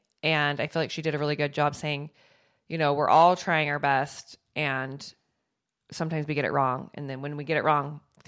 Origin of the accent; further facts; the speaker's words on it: Utah, United States; we're from Utah. It's not a very diverse place.